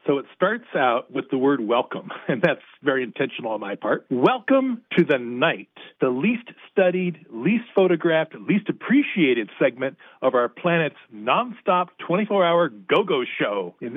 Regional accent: East Los Angeles, California, United States; I grew up in East L.A., along the Los Angeles River.

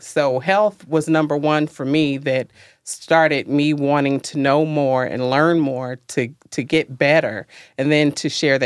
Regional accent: Cincinnati, Ohio, United States; Well, I'm originally from Cincinnati, and I had moved away for quite some time, and I was looking to come back home.

